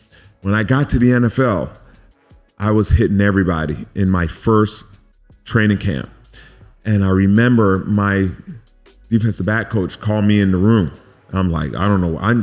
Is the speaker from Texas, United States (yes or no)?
no; Miami, Florida, United States; So, you know, I'm from Miami and I learned to play football in the mean parks, these little league parks in Miami.